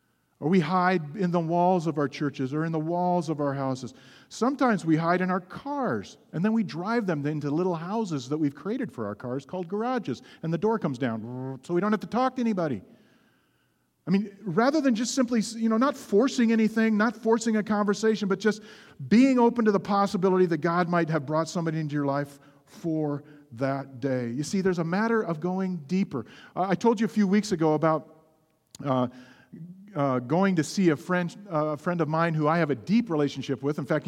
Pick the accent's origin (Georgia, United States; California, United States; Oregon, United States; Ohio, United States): Oregon, United States; Gresham; I grew up in a city that was sort of the poor country cousin of the metropolitan Portland area. I grew up in Gresham of the Gentiles.